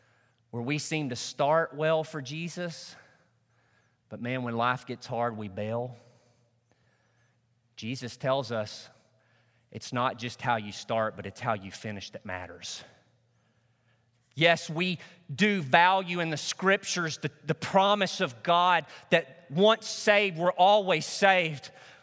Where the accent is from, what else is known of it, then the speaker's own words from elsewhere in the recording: Truman, Arkansas, United States; Most of you know that I grew up in Northeast Arkansas. I lived out in the country in my hometown of Truman.